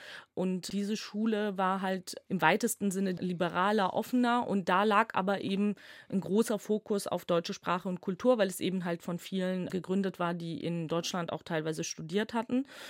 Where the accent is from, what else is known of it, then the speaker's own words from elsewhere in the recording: Georgia; first language Georgian; German is a second language; Also meine Muttersprache ist schon ganz klar und definitiv Georgisch.